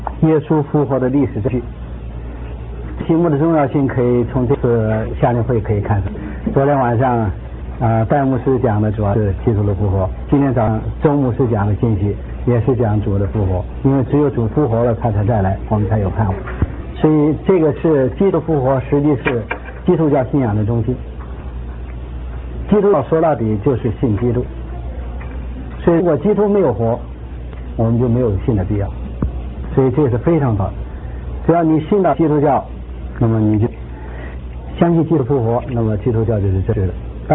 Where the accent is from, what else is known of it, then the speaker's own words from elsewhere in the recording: China; 我们都是来自中国